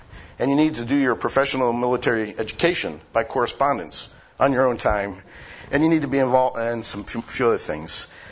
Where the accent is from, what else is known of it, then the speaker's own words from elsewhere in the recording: Oklahoma, United States; also born or lived in Alaska; He mentioned I was from Oklahoma because he knew you would feel okay about that. He didn't mention to you that I was born in the territory of Alaska, which is the one state that can say it's bigger than Texas.